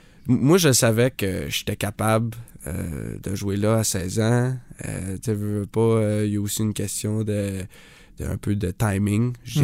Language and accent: French; Blainville, Quebec, Canada; Donc moi, je viens de Blainville